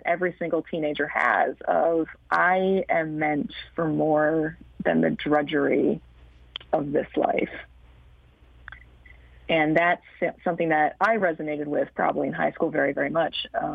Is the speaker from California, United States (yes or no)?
no; Ann Arbor, Michigan, United States; You know, I'm an Ann Arbor kid. I grew up in Ann Arbor.